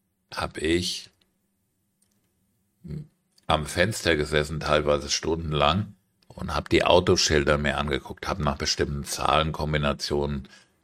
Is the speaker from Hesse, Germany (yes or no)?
yes; Frankfurt am Main, Hesse, Germany; Ich bin in Frankfurt am Main aufgewachsen